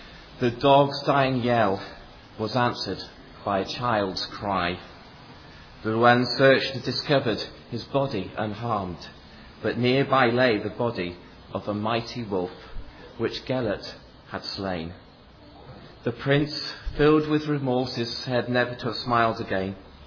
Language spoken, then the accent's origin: English; Wales, United Kingdom; I grew up in Wales, which is a country gloriously next to England.